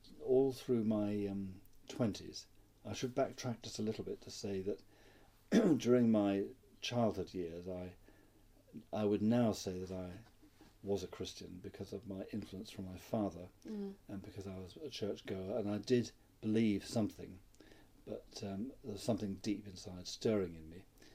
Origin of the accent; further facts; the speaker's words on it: Guildford, South East England, United Kingdom; born or raised there; also born or lived in London